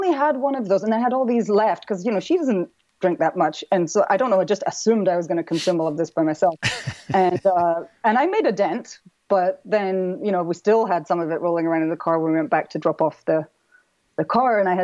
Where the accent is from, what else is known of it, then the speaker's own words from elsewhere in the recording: Scotland, United Kingdom; growing up in Scotland and growing up in a pub, there's obviously a lot of alcohol consumption.